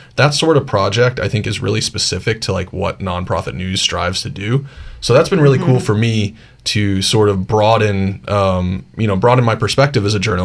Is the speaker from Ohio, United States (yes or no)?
no; Woodbridge, Virginia, United States; I'm a Nova kid, or like a Nova junior kid. I grew up in Woodridge, you know, it's like on the periphery of Nova.